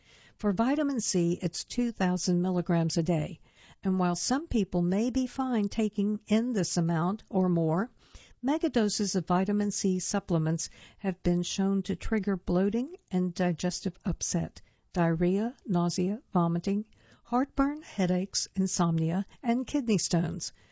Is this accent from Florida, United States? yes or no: no; Detroit, Michigan, United States; I was a mess from Detroit, getting hired for my looks.